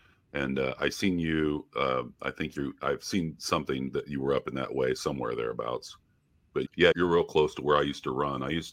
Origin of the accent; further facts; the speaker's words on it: Ohio, United States; Yeah, I'm from Ohio.